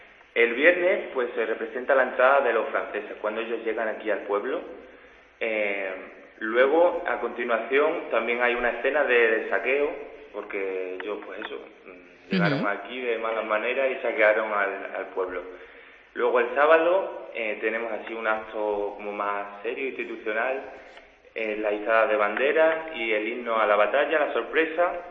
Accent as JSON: {"language": "Spanish", "town": "Alcuesca", "region": "Extremadura", "country": "Spain", "said": "Sí, mire, yo también soy de Alcuesca."}